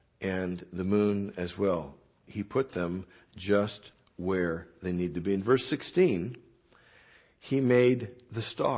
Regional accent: Portland, Oregon, United States; I came from Portland, Oregon. Portland is known as the City of Roses.

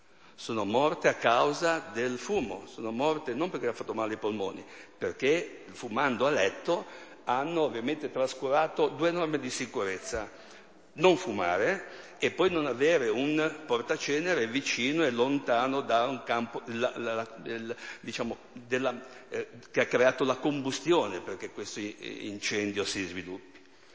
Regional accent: Siena, Tuscany, Italy; Sono senese, Reggio spende poco e tengo il riscaldamento spento.

